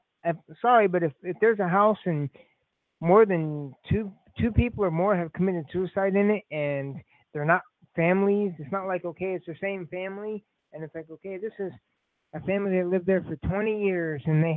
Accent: Indiana, United States; I'm from Indiana, born here, raised here

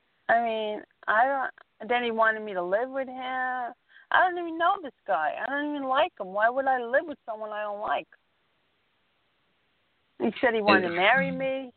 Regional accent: New York, United States; I'm from New York, though, originally. I've been here 31 years.

